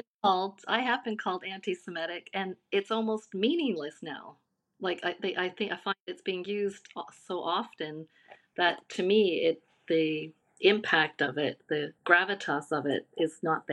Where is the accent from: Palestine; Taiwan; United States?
Palestine; there should be no reason why I can't speak up because I'm Palestinian